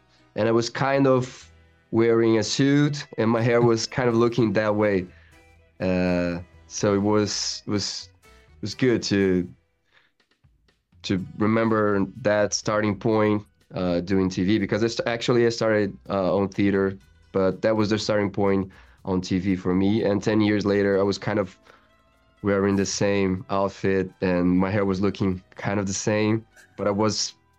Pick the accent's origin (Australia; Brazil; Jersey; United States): Brazil; accent: Brazilian; English is a second language; to keep my own accent, my Brazilian accent